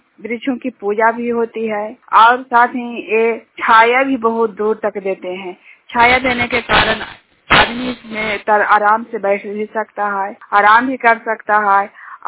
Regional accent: Jhuniyar, Bihar, India; झुनियार गांव के रहने वाली हूँ।

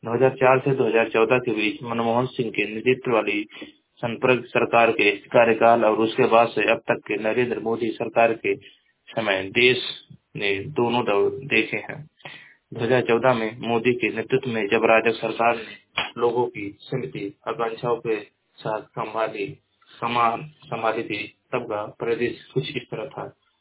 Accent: Maharajganj, Uttar Pradesh, India; मैं जिला महाराजगंज का निवासी हूँ।

